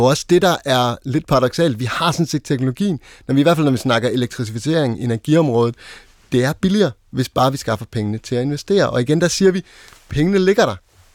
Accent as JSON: {"language": "Danish", "region": "Central Denmark Region", "country": "Denmark", "said": "altså jeg kommer fra Midt- og Vestjylland, der er proppet med vindmøller"}